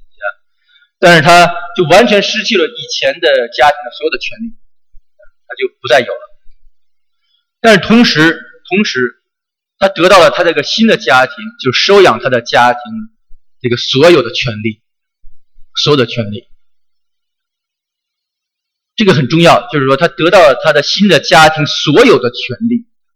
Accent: Tianjin, China; accent: Tianjin; 就是我们天津话就是跟北方可能很多都是这样说，就是说过继

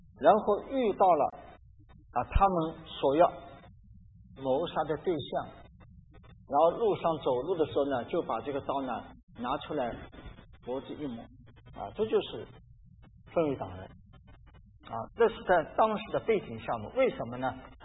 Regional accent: China; 我就想到我们中国人有一句成语

